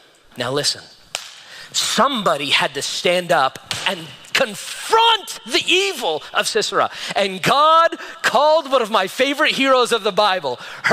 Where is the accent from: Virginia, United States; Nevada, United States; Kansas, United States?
Nevada, United States; Las Vegas; I was born and raised in Vegas